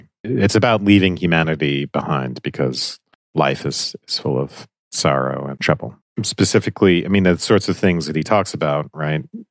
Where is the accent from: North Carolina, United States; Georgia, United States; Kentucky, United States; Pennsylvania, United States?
Georgia, United States; Well, I'm from Georgia, so I'm allowed to say these things.